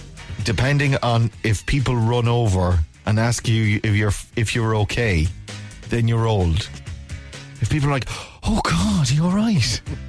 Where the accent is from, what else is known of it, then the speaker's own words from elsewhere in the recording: Ireland; I'm still speaking in English as an Irishman to a Frenchman who has no idea what I'm saying.